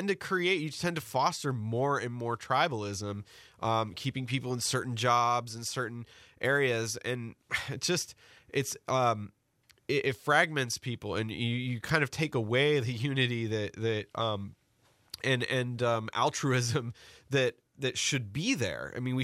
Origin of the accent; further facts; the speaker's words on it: Seattle, Washington, United States; growing up in the West, Seattle's a very segregated city. There's huge dichotomies in race and class there.